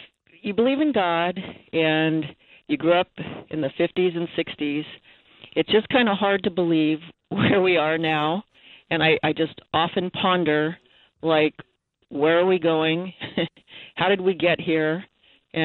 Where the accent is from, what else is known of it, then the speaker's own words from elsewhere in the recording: Whittier, California, United States; everything that I knew and growing up in Whittier, everything is upside down and backwards